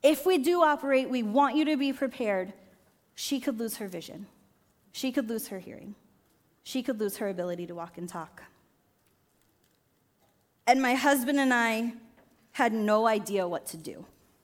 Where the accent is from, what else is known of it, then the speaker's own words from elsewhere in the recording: Florida, United States; Growing up in Florida in 2004, we had Hurricane Charley.